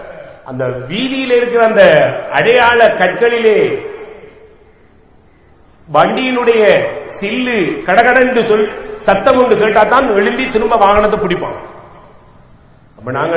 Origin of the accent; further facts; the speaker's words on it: Sri Lanka; நாங்க ஸ்ரீலங்கன். இலங்கையை சேர்ந்தவன்